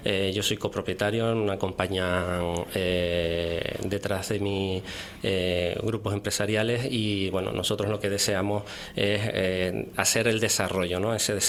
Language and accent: Spanish; Puerto de la Cruz, Canary Islands, Spain; born there; un chico como yo, del norte de la isla, nací en el Puerto de la Cruz